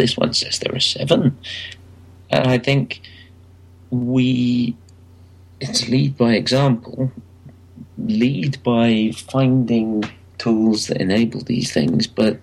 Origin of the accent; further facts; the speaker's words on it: England, United Kingdom; I think Again But Slower is named after how we as English people speak other people's languages and louder.